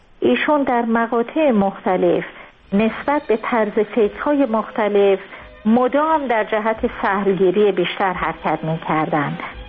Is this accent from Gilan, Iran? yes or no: yes; Langarud, Gilan, Iran; خب ما خودمونم خب شمالی هستیم، ما نگرودی هستیم.